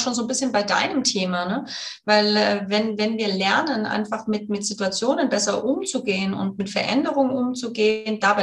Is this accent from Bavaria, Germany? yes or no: no; Baden-Württemberg, Germany; born there; accent: Swabian; ich bin übrigens gebürtige Schwäbin, das heißt, ich muss das jetzt Schwäbisch schwätzen.